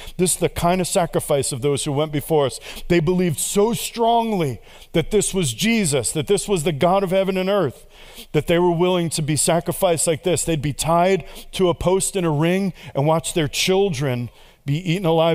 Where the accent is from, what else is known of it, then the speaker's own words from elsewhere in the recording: New York, United States; I got jumped 3 times growing up in New York City.